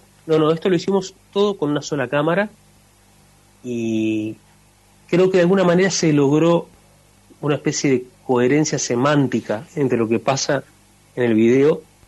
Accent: La Paloma, Rocha, Uruguay; yo mi infancia la pasé básicamente en La Paloma, en la costa atlántica de Uruguay. Nos criamos en una casa con 9 primos

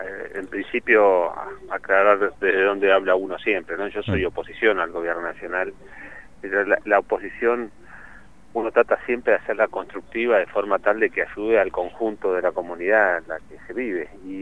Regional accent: Neuquén, Argentina; como argentino, particularmente como neuquino, y también, obviamente, como argentino

